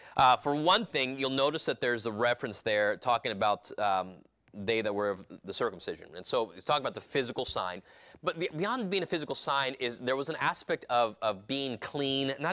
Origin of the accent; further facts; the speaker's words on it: California, United States; Growing up in California, I didn't know any better.